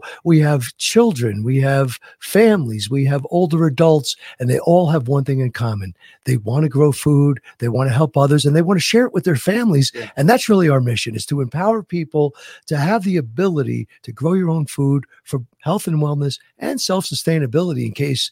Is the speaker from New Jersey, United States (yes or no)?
yes; New Jersey, United States; now in Prescott, United States; We're from the East Coast, from New Jersey. We've been here 8 years.